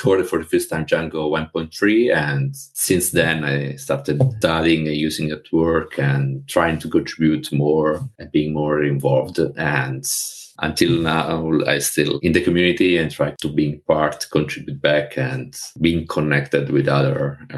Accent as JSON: {"language": "English", "town": "Pescara", "region": "Abruzzo", "country": "Italy", "tie": "born or raised there", "second_language": "English", "said": "I founded the local community Python Pescara in my hometown."}